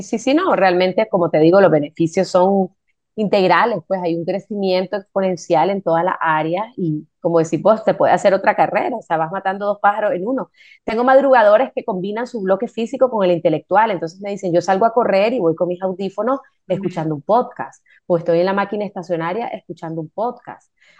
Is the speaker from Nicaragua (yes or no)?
yes; Nicaragua; yo soy de Nicaragua